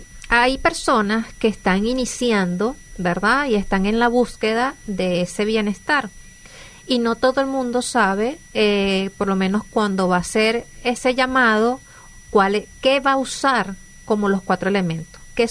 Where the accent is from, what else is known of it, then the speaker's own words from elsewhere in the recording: Venezuela; mi acento no es de acá, soy venezolana.